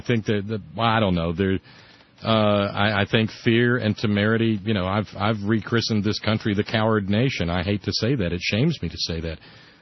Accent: Alabama, United States; born there; now in West Virginia, United States; I was born in Alabama, and we live in West Virginia

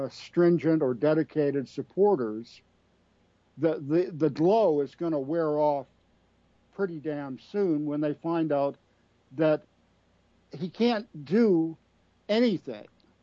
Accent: Alexandria, Virginia, United States; I mean, I grew up in Alexandria, Virginia, the site of the recent ballpark shooting, where two of my brothers used to play Little League back in the 60s.

